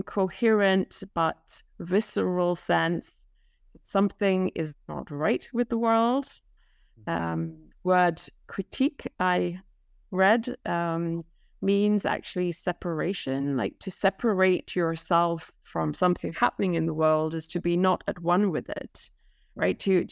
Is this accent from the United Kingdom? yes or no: yes; England, United Kingdom; I grew up in England and in the, and I was a teenager in the 1970s, I was a university student in the 1980s